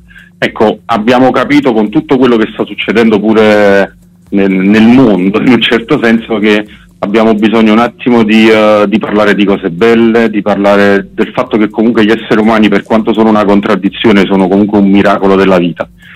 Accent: Naples, Campania, Italy; Io sono proprio di Bagnoli, dove c'è l'Ital Cider

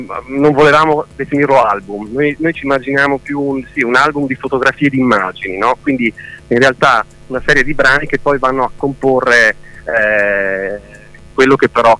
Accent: Bolzano, Trentino-Alto Adige, Italy; Sì, siamo di Bolzano. Siamo in tre, siamo tre musicisti di Bolzano

